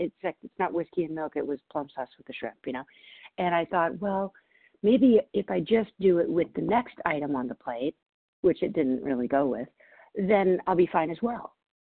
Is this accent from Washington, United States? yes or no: yes; Everett, Washington, United States; I'm from Everett, Washington, and I am a recovered compulsive overeater and bulimic